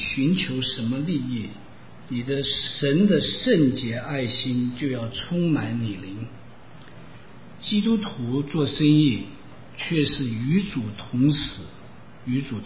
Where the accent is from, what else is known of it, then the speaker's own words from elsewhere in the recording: China; 我们中国人都讲近朱者赤